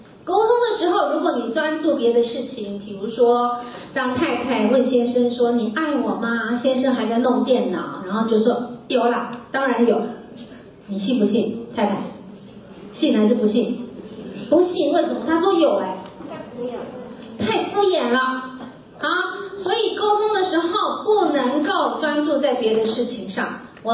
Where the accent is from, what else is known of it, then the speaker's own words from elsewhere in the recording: Taipei, Taiwan; 跟我都是在台湾长大，那我先生是在台湾的乡下长大，那我是在台湾的台北长大。